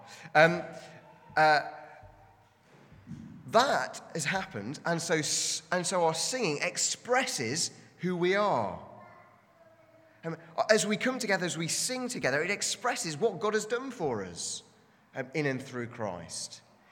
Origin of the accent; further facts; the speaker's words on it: United Kingdom; And as British people, again, there's a bit of a blind spot, isn't there? We enjoy a good grumble.